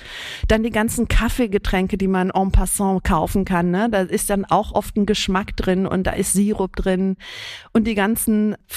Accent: Greece; Ich bin ja Griechin

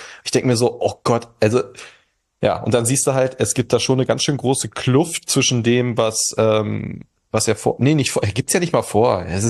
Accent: Northern Germany, Germany; Und ich komme aus dem Norden

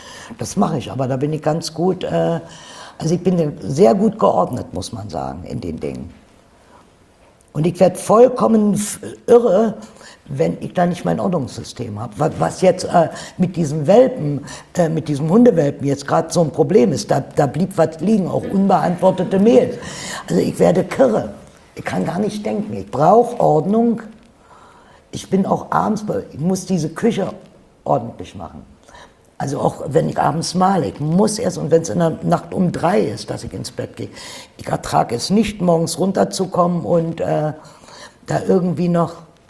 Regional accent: Berlin, Germany; Naja, nee, ich bin Berlinerin

